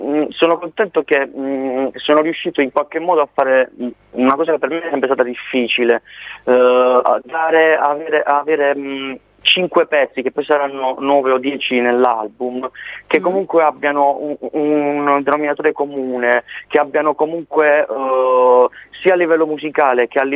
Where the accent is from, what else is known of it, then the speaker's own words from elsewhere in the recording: Cerignola, Apulia, Italy; Io sono pugliese, Canosa è un paese vicino il mio paese che è Cerignola.